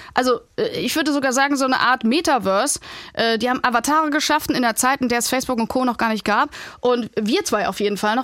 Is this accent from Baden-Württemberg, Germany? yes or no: no; Remscheid, North Rhine-Westphalia, Germany; Ich bin in Remscheid aufgewachsen. Das ist eine ganz kleine Stadt in NRW.